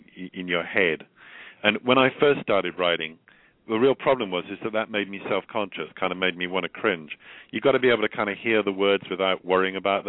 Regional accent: Oxford, South East England, United Kingdom; I mean, I grew up in Oxford, and I went to Oxford, to the university there, and so I know all the streets

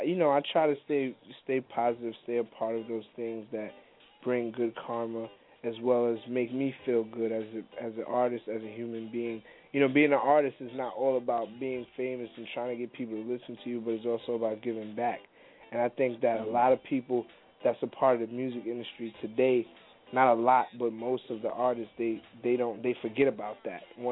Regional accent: New York, United States; I'll do it for free because I'm from New York, and I have family that was affected by this. We were all affected by this as New Yorkers

